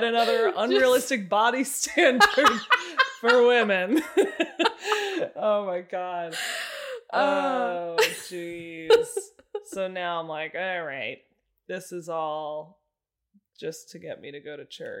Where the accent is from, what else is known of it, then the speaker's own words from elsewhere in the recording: Long Island, New York, United States; I'm from Long Island